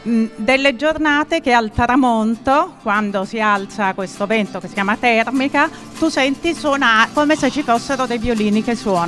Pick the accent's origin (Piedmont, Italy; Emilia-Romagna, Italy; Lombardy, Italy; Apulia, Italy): Apulia, Italy; Taranto; io sono pugliese, sono nata a Taranto